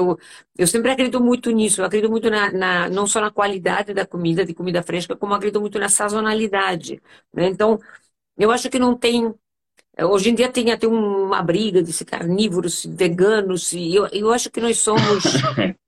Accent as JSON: {"language": "Portuguese", "town": "Palma", "region": "Balearic Islands", "country": "Spain", "second_language": "Portuguese", "moved": "yes", "lives_now": "Brazil", "said": "Eu sou espanhola, eu sou nascida na ilha de Palma de Mallorca. E a vida e o amor e essas coisas me levaram para o Brasil. Me casei com um brasileiro. Então eu moro no Brasil"}